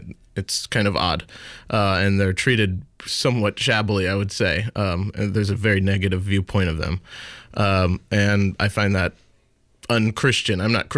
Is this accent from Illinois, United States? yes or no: no; St. Louis, Missouri, United States; Ferguson, where I'm from, St. Louis, and growing up in St. Louis, you could see the disparity